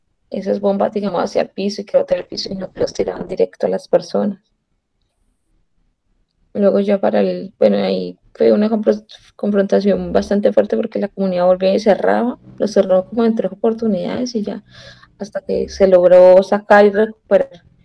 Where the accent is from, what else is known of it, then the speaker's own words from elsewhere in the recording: La Cumbre, Valle del Cauca, Colombia; now in Cali, Colombia; Soy del Valle, pero no de Cali, soy de la Cumbre, Cumbre Valle. Pero vivo acá desde los 11 años.